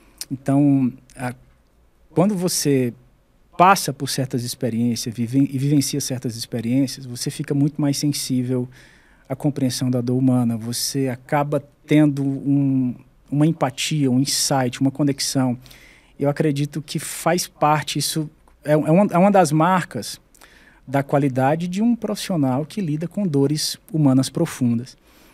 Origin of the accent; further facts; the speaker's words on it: Fortaleza, Ceará, Brazil; moved away; Então, ir embora de casa, ir morar tão longe. Eu sou de Fortaleza, né? Sou cearense.